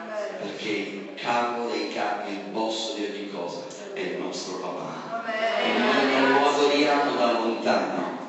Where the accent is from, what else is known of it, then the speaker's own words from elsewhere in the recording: Sicily, Italy; Io vengo dalla Sicilia, noi abbiamo un modo di ragionare poi quando si tratta di queste cose.